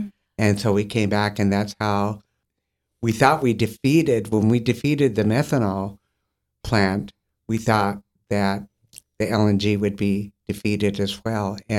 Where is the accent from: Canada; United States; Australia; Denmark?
United States; Standing Rock; I'm Hunkpapa from Standing Rock, enrolled over there at Standing Rock.